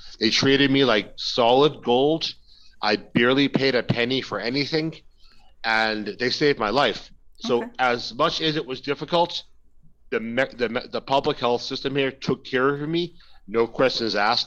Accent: United States; now in Mexico; So even though I'm from the United States and I don't really speak the language here properly

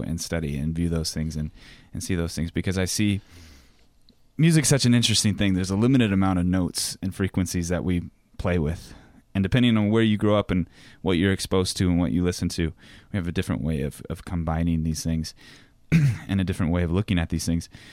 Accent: Reno, Nevada, United States; And this is about growing up in Reno, where I'm from.

